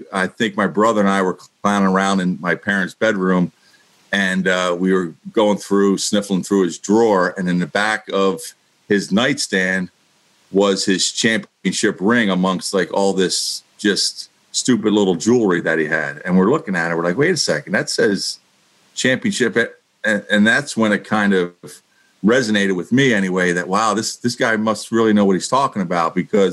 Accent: Philadelphia, Pennsylvania, United States; I remember growing up in Grays Ferry and being asked to play in the men's leagues when I was younger. Like, we would go to Southwest Philly

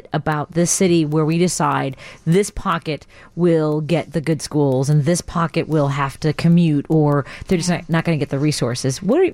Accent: Chicago, Illinois, United States; Well, and what Chicago has been my entire life, I grew up in Norwood Park.

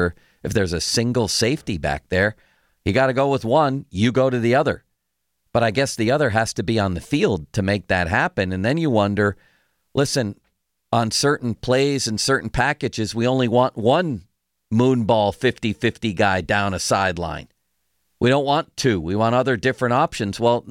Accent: Buffalo, New York, United States; Ever since I was a wee lad growing up in Buffalo.

